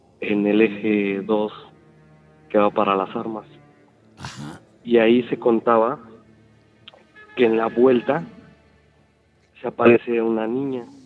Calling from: Mexico City, Mexico

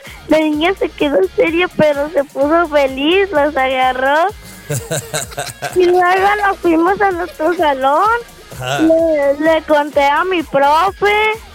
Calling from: Guadalajara, Jalisco, Mexico; De Guadalajara.

